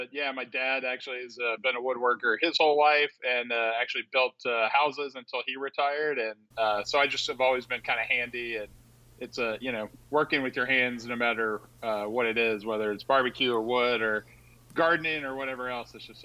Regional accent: Marble Falls, Texas, United States; I grew up out in Marble Falls, out in the actual sort of hill country area.

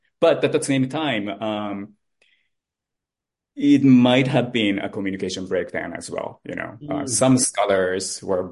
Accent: Japan; moved away as an adult; now in United States; I am originally from Japan. So I was born and raised in Japan before I moved to the United States in 1995.

